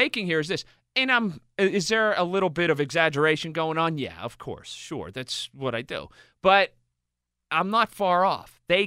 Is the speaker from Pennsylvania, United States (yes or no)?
yes; Sharpsburg, Pennsylvania, United States; now in Hampton, United States; where I grew up in Sharpsburg, now where I live in Hampton.